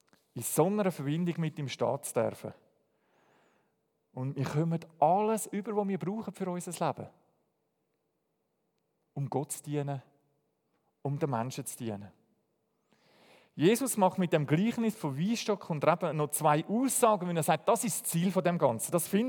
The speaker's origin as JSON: {"language": "German", "region": "Zurich", "country": "Switzerland", "tie": "born or raised there", "said": "ich bin ein Städter, ich bin in Zürich aufgewachsen"}